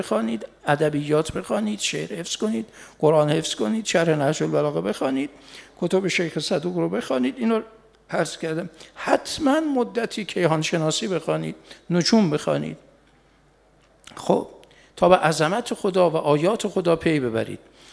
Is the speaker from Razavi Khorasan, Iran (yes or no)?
yes; Mashhad, Razavi Khorasan, Iran; ما بچه مشهدیم